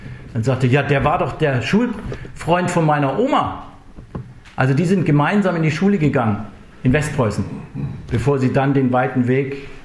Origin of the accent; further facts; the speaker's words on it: Southern Germany, Germany; als Süddeutscher, der nicht in der DDR gelebt hat, ist es immer sehr schwierig einzuschätzen.